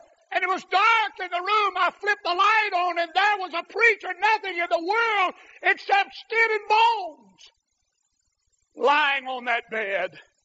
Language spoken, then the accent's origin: English; Greensboro, North Carolina, United States; from Greensboro, North Carolina.